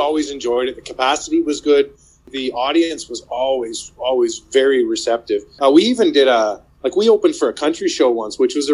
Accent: Hanover, Ontario, Canada; now in Stratford, Canada; I grew up in Hanover, which is a couple of hours north from where I am now in Stratford.

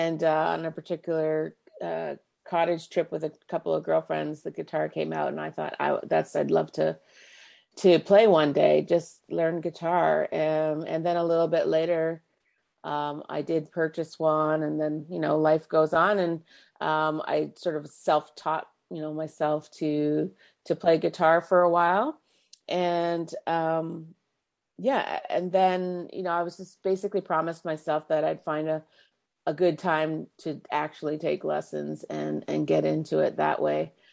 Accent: Markham, Ontario, Canada; I grew up in Markham, born at Scarborough General, spent most of my, you know, adolescent years in Markham.

